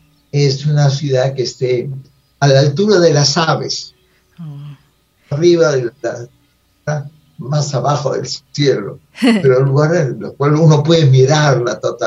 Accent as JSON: {"language": "Spanish", "region": "Lima", "country": "Peru", "tie": "born or raised there", "said": "Habíamos nacido y crecido en Lima, ajá, que es una ciudad feísima, ¿no?"}